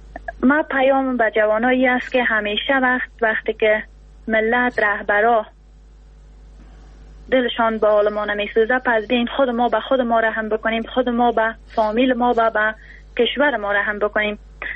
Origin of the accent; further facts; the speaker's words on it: Afghanistan; اولا که ما مسلمان هستیم و دومنی که ما افغان هستیم